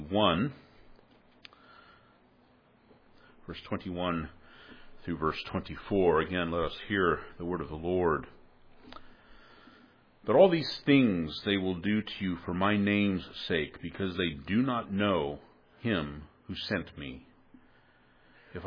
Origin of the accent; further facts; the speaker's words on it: California, United States; We're familiar with earthquakes here in California. Growing up in the Bay Area, I certainly was familiar with earthquakes.